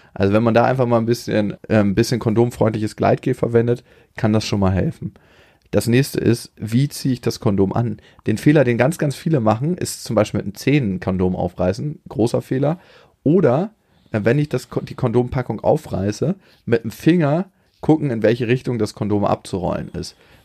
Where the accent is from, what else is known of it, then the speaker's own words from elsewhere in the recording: Germany; accent: German; Ich habe ja auch so einen richtig krassen German Accent, wenn ich spreche.